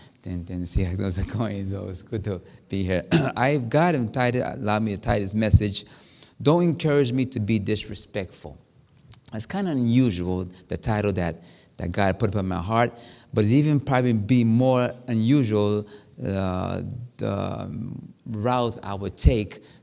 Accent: Hollywood, South Carolina, United States; Man, when I grew up in Hollywood, South Carolina, but you was taught, if you get a whooping.

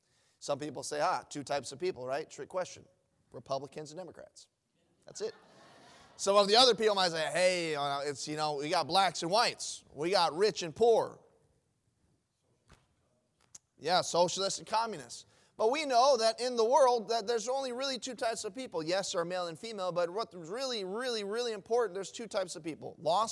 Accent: Hawaii, United States; I am born and raised originally in the state of Hawaii. I was born and raised in Hawaii.

